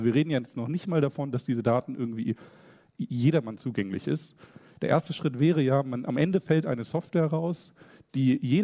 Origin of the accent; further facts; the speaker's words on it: Germany; also ich komme aus Deutschland